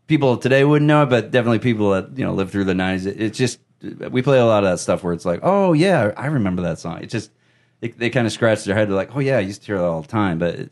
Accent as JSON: {"language": "English", "town": "Leominster", "region": "Massachusetts", "country": "United States", "said": "I'm from Leominster, Mass, originally."}